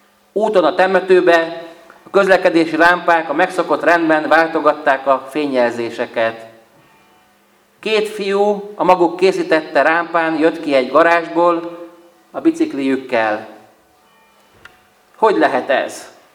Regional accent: Gyöngyös, Heves, Hungary; vannak-e még fecskék Gyöngyösön. Mikor a lakótelepen felnőttem

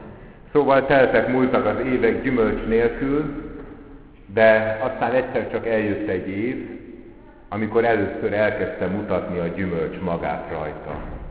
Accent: Budapest, Hungary; én, aki Budapesten nevelkedtem fel, és ebből is évtizedeket, vagy másfél évtizedet panellakásban

